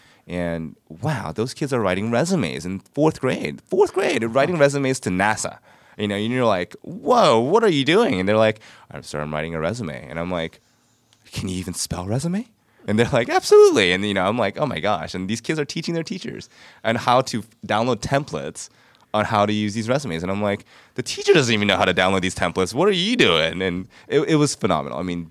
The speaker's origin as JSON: {"language": "English", "country": "United States", "tie": "born there", "first_language": "English", "said": "I am Korean. My parents are Korean, rather, and you know, but I was born in the States, so English is my first language. So I do speak Korean"}